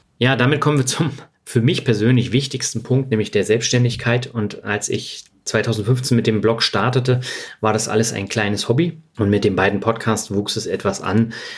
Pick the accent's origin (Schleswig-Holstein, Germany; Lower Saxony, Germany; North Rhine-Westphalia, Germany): Schleswig-Holstein, Germany; Lübeck; endlich in meiner Heimatstadt Lübeck arbeiten zu können